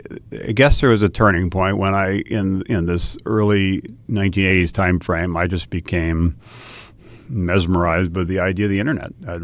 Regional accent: Hawaii, United States; And I'd say I grew up in Hawaii, and Hawaii, like many parts of the country, is a wonderful place, but tends to be a little cautious, a little risk averse.

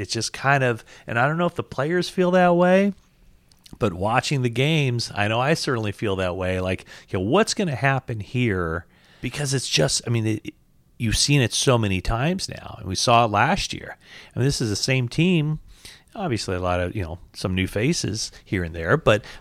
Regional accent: California, United States; I'm from Northern California. My mom lived in, I don't know if I should say lives or lived in Paradise.

